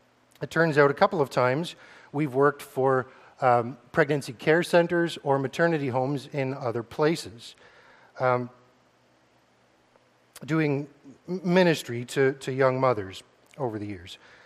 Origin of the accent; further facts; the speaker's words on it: Welland, Ontario, Canada; I grew up in Welland at the Christ Community Church there.